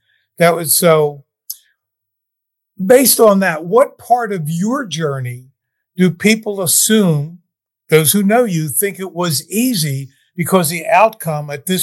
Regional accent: Philadelphia, Pennsylvania, United States; I'm from Philly originally, right?

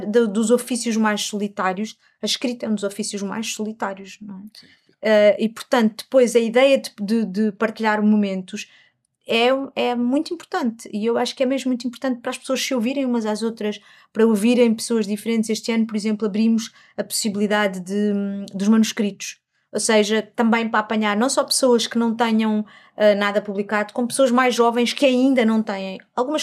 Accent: Lisbon, Portugal; E eu cresci no Príncipe Real, portanto, Príncipe Real.

